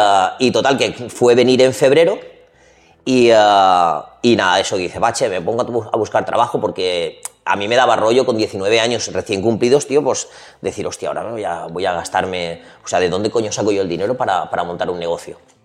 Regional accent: Algemesí, Valencian Community, Spain; moved away; soy una persona muy amante de mi pueblo, estoy muy satisfecho y muy orgulloso de pertenecer a Algemesí, ¿no? Y he participado en casi todo lo que se puede estar en Algemesí. Pero la verdad que desde muy jovencillo siempre he estado fuera.

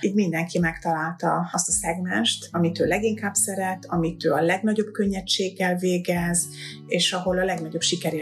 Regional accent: Sighetu Marmației, Maramureș, Romania; én erdélyi vagyok, de nem tömb magyarság vidékről származom, hanem szolvány magyarság vidékről, Máramaros, ez Észak-Erdély. Tulajdonképpen határváros vagyunk, Ukrajnával határos város, Máramaros-sziget.

